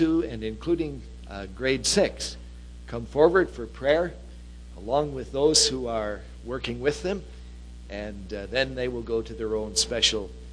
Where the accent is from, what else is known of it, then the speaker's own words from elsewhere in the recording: Bangladesh; now in Markham, Canada; here in the town of Markham, since I came there from Bangladesh